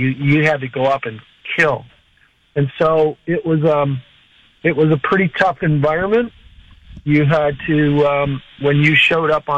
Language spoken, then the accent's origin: English; St. Clair Shores, Michigan, United States; born or raised there